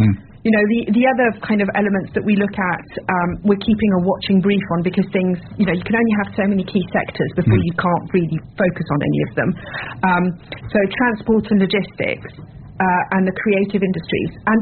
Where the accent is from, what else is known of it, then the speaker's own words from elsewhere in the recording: Dunkirk, Hauts-de-France, France; moved away; I came from Dunkirk, so, you know, that's Dunkirk, France, and that's very industrial.